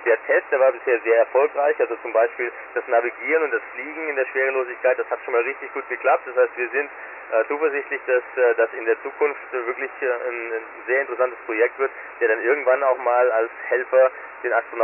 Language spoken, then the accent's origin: German; Künzelsau, Baden-Württemberg, Germany